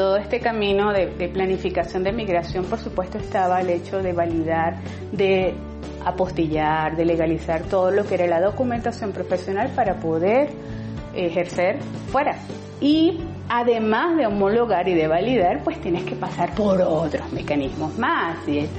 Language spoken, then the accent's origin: Spanish; Venezuela; now in Bogotá, Colombia; médico gastroenterólogo, COASE Salud y Vida, soy venezolana y vivo en Bogotá desde hace ya 2 años y medio.